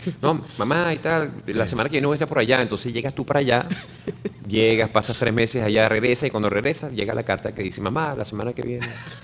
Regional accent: Venezuela; Además que el tema del 4 es tan especial para los venezolanos, o sea, para nosotros los venezolanos.

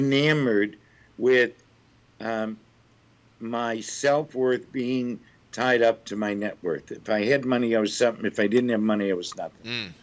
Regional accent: Cleveland, Ohio, United States; No, I'm from Cleveland, Ohio.

